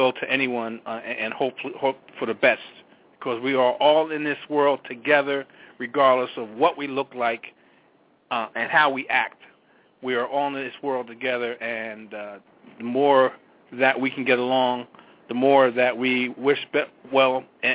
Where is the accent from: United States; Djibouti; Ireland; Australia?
United States; New Jersey; Unfortunately, in my home state of New Jersey, on the New Jersey Turnpike